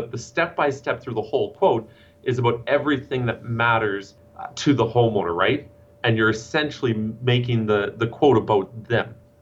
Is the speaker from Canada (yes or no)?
yes; Canada; you know, I'm Canadian, I follow hockey.